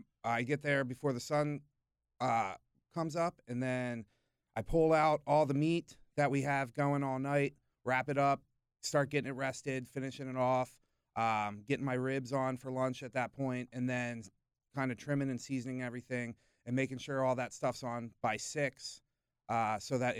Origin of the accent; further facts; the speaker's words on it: Maryland, United States; now in Portland, United States; I grew up on the East Coast and was pretty much kind of fell in love with it as a kid, doing like pit barbecue kind of stuff back in Maryland. And then came out to Portland